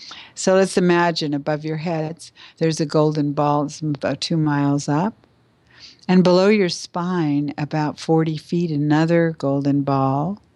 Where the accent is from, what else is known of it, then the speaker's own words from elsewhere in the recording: Canada; now in Los Angeles, United States; I'm in LA, I'm a Canadian